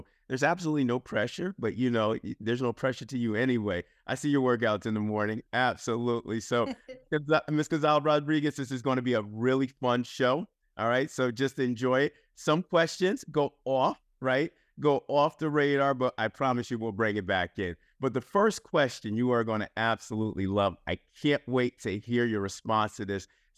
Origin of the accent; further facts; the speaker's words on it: East Coast, United States; You know, I'm from the East Coast. We say